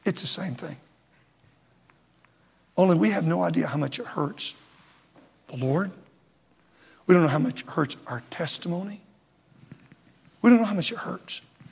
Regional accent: Texas, United States; now in Virginia, United States; Now, I'm from Texas. I'm a stranger to Virginia. It's home now, but I still feel a real longing for Texas.

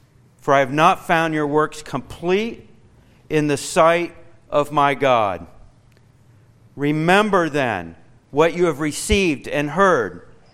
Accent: Kentucky, United States; I remind you, I am from Kentucky, which gives me confidence that alongside Paul, I say that I come without eloquent words

